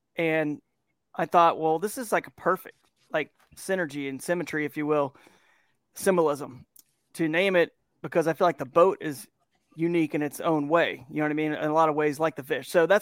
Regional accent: Georgia, United States; growing up in Georgia there where I did.

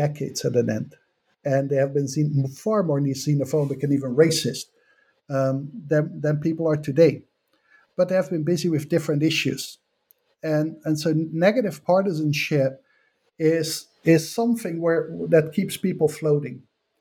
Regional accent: Netherlands; I come from the Netherlands, which is nowhere near as emancipated as it thinks it is.

